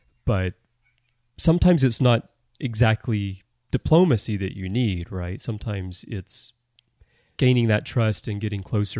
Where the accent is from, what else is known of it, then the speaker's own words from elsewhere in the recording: the South, United States; And I'm from the South.